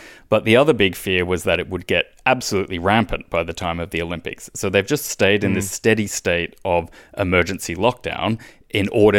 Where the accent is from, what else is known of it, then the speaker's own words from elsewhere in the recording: Australia; like in my home country, Australia